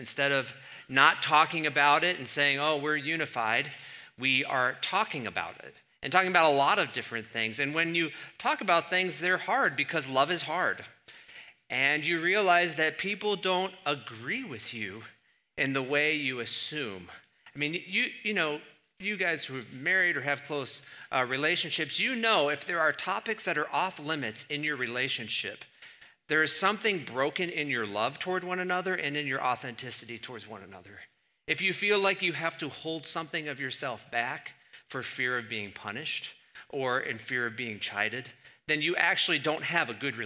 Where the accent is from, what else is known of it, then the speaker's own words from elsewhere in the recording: Washington, D.C. area, United States; I grew up in Washington, right outside of Washington, D.C.